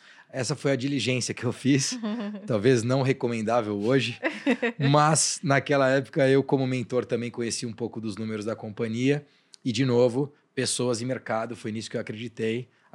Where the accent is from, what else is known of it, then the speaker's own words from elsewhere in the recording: Guarulhos, São Paulo, Brazil; na cidade de Guarulhos, que é onde de onde eu vim